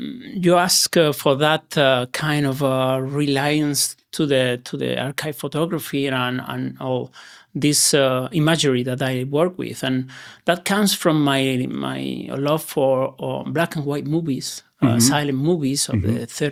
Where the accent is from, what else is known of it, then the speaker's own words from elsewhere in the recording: Granada, Andalusia, Spain; To Granada. My hometown.